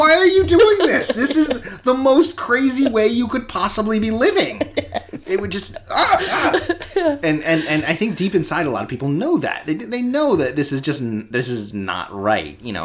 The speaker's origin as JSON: {"language": "English", "town": "San Francisco", "region": "California", "country": "United States", "said": "Yeah, I'm from the San Francisco area, and there's this neighborhood in San Francisco called the Tenderloin"}